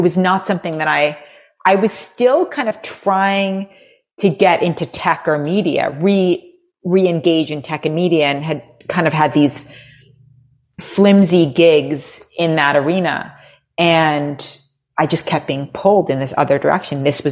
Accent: Manhattan, New York, United States; and I was raised in Manhattan

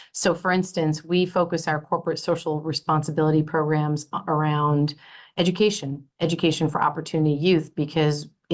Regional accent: United States; as I might say, as an American

